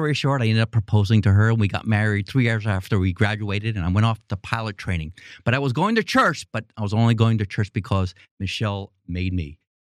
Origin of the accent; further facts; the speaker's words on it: New York City, New York, United States; I grew up in Queens, New York. In fact, not far from where President Trump used to live in Queens.